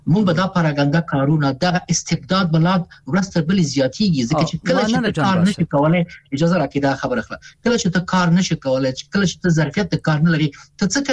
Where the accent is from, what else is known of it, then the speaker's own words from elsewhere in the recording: Afghanistan; ځکه چې مونږ افغانان یو، کنه وطن خو زموږ دی